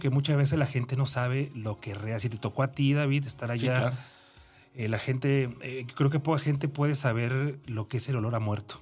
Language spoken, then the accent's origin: Spanish; Mexico City, Mexico; born there; Yo nací en la Ciudad de México. Okay. Yo nací un 1 de octubre de 1981, o sea, tengo 42 años.